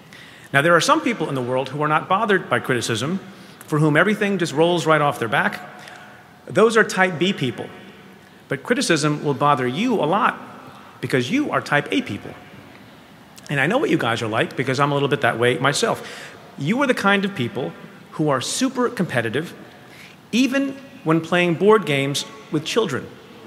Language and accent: English; India; now in United States; even though I hail from India